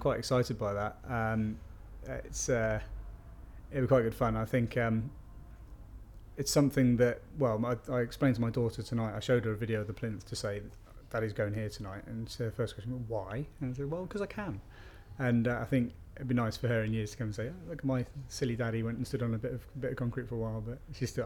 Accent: Chester, North West England, United Kingdom; I come from Chester and I'm 34 years old.

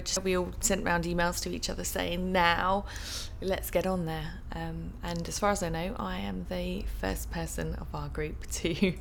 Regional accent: London, United Kingdom; I am 36 and I come from London, South London.

